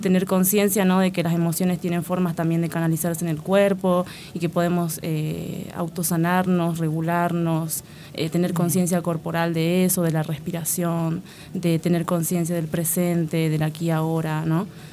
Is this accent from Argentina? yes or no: no; San Salvador, El Salvador; Bueno, sí, soy de San Salvador.